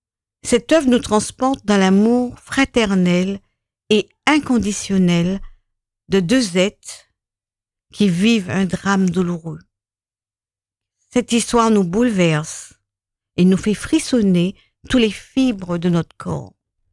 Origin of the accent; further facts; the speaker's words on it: Martinique; Et même chez nous, en Martinique, il manque. Ça manque.